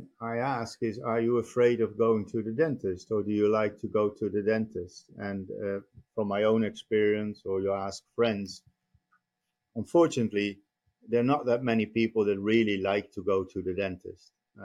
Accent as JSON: {"language": "English", "country": "Netherlands", "tie": "born or raised there", "moved": "as an adult", "said": "I'm born and raised in the Netherlands."}